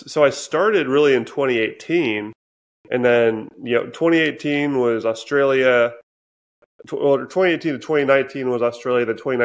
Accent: Seattle, Washington, United States; also born or lived in Portland; From the northwest of the U.S., so the Seattle area. I was born in Portland, moved up to Seattle area.

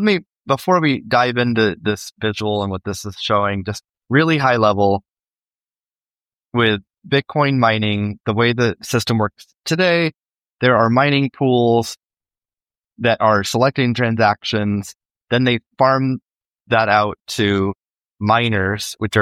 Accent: United States; And I guess we're American, yay.

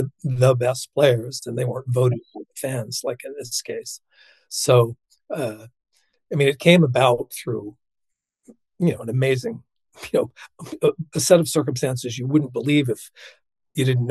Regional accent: Portland, Oregon, United States; I grew up there from the time I was 12 years old. We moved there from the coast when I was 12.

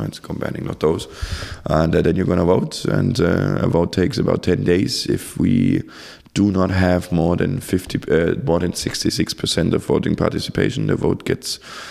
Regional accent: Germany; We're from Germany. We're happy that we don't have a lot of rules there now.

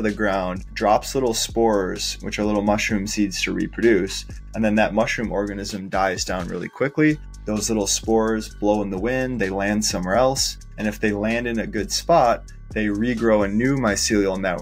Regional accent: Minnesota, United States; Yeah, I grew up in a suburb and then went to school at the U in M

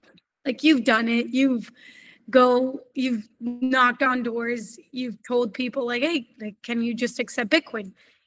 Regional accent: United States; I grew up in the States. So growing up in the States

